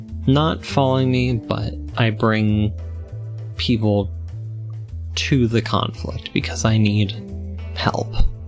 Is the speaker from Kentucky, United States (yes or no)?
no; Virginia, United States; I use he, they, and I'm from Virginia.